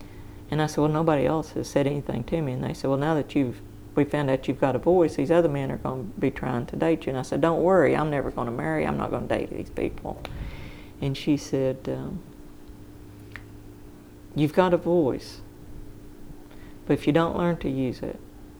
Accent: Deep South, United States; my accent was so thick. I was from the deep South

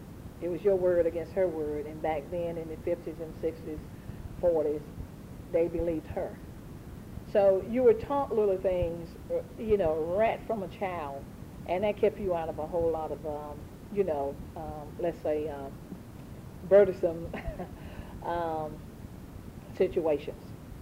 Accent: Caldwell, United States; born there; because I was born in Caldwell

